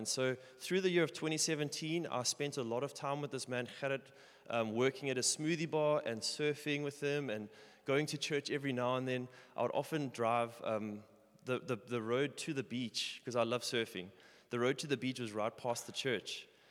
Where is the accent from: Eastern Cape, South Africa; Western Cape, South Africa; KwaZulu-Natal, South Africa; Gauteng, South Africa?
KwaZulu-Natal, South Africa; Richards Bay; that is where I found myself in my hometown in Richards Bay